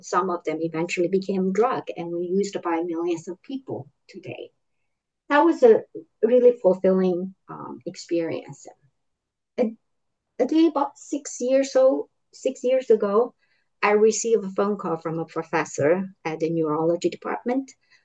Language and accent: English; Taiwan; moved away as an adult; I grew up in Taiwan. I studied botany, or that's the plant science. But after college, I came to this country to study biochemistry.